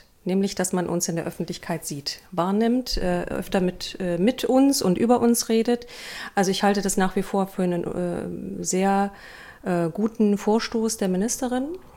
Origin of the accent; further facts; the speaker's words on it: Sondershausen, Thuringia, Germany; auch sehr ländlich, ähnlich idyllisch wie Sondershausen, meine Heimatstadt.